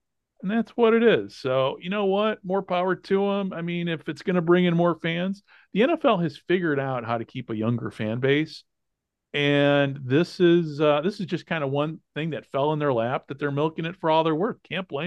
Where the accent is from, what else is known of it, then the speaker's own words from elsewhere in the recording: United States; now in Japan; I'm an American. Got to watch Super Bowl.